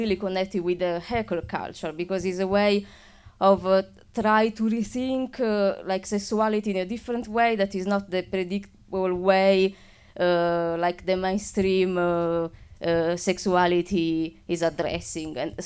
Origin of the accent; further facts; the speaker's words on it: Italy; English is a second language; because I come from Italy